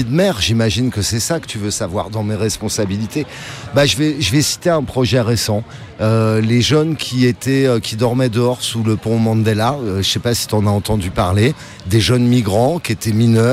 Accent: Ivry, Île-de-France, France; je suis né à Ivry, j'ai fait toute ma scolarité à Ivry, dans une école qui n'existe plus d'ailleurs, c'était l'école Jean-Jacques Rousseau. Et j'ai été au collège à Ivry, au collège Molière, au lycée Romain Rolland, et j'ai toujours habité à Ivry.

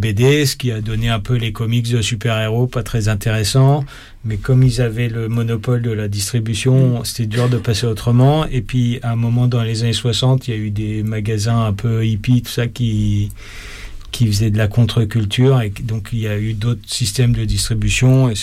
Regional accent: Bayeux, Normandy, France; born there; je suis né à Bayeux.

